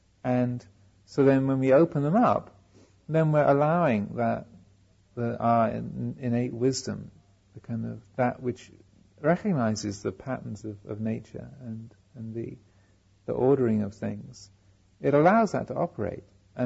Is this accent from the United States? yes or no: no; United Kingdom; I'm a Brit, so I'm one of the those from the tyranny of whom you escaped and celebrate your independence.